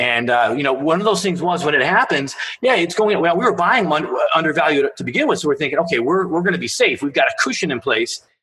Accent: Chicago, Illinois, United States; Hey, so I grew up in Chicago. That's where I'm born and raised.

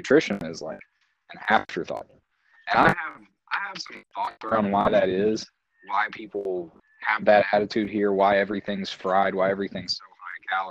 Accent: Kentucky, United States; So I grew up in LaRue County, and yes, they were a dry county up until about 2 years ago.

